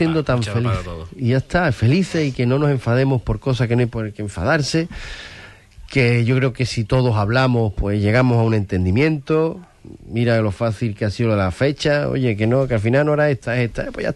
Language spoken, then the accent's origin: Spanish; Huelva, Andalusia, Spain; los que somos tan de Huelva, nos gusta verlo de Huelva y escucharlo de Huelva